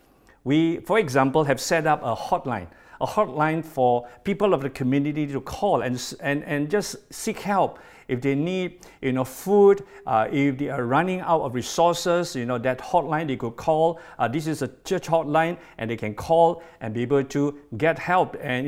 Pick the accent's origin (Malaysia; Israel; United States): Malaysia; We are not Malaysian by accident, but by a sovereign act of God, God has put us here in Malaysia for such a time as this.